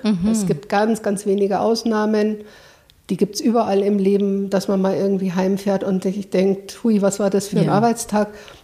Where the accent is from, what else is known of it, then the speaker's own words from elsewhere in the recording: Munich, Bavaria, Germany; dann bin auch eine Münchnerin, muss ich vielleicht noch dazu sagen